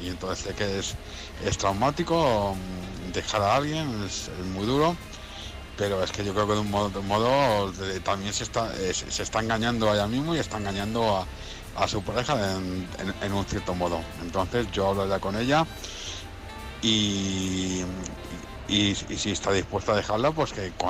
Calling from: Madrid, Community of Madrid, Spain; corresponsal de Madrid.

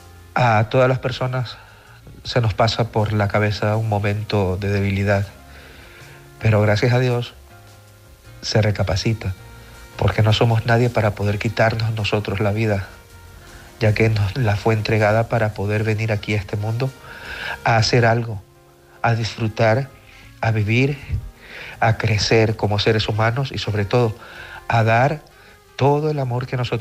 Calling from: Barcelona, Catalonia, Spain; de Barcelona.

